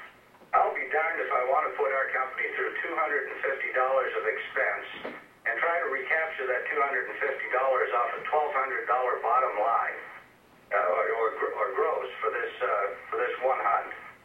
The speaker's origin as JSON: {"language": "English", "town": "Fairbanks", "region": "Alaska", "country": "United States", "said": "from Fairbanks."}